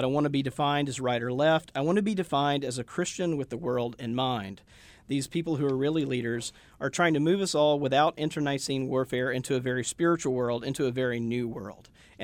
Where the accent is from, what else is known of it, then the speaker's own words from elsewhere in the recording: the South, United States; I grew up Southern Baptist in the South.